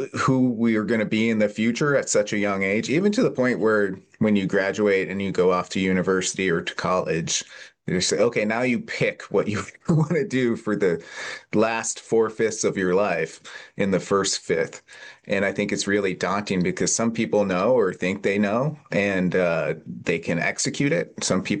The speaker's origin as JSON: {"language": "English", "country": "United States", "said": "obviously you're from Scotland, I'm from America, so the cultures are different"}